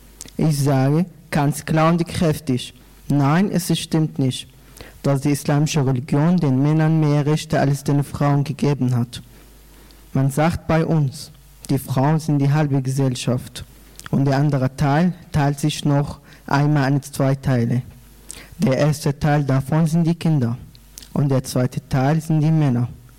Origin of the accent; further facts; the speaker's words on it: Damascus, Damascus Governorate, Syria; German is a second language; now in Germany; Ich komme auch aus Syrien, aus der syrischen arabischen Hauptstadt Damaskus. Und ich bin auch seit 3 Jahren hier in Deutschland.